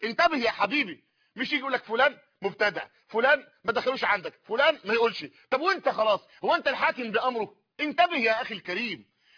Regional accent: Egypt; زي بعض الجماعات اللي ظهرت عندنا في مصر

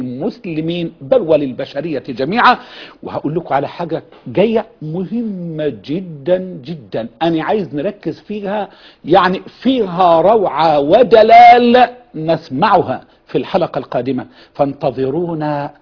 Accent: Egypt

